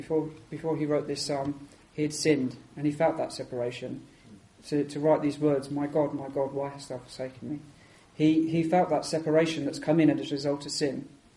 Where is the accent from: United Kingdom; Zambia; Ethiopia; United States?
United Kingdom; England; now in Wales; I moved to Wales as an Englishman